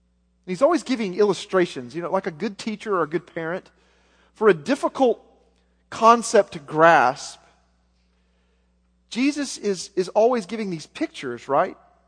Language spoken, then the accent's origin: English; Arkansas, United States; Growing up in Arkansas, that's something people used to say before a big storm would come.